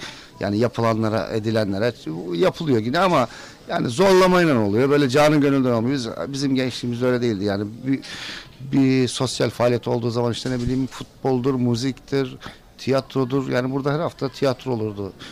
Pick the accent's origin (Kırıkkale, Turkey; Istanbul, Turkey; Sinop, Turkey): Sinop, Turkey; Gerze; Ha bizim Gerze'mizde yok